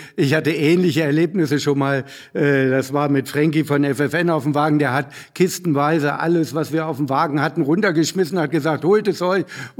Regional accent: Hanover, Lower Saxony, Germany; das muss man auch als Hannoveraner neidlos anerkennen

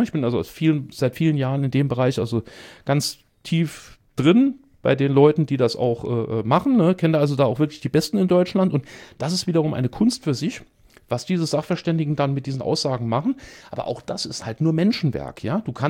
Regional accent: Austria; hätten wir doch bloß so was wie Glaubhaftigkeitsanalyse bei uns in Österreich

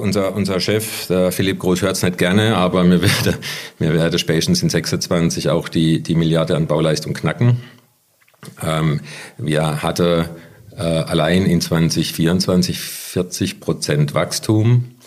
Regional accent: Baden-Württemberg, Germany; Ich bin Badener, ja.

